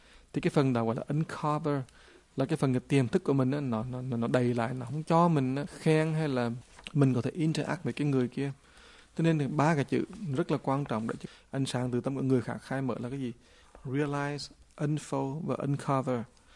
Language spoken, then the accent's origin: Vietnamese; California, United States; Mà tại vì mình dân California mà đâu có bao giờ mình mặc cái áo đâu mà dày tịt đâu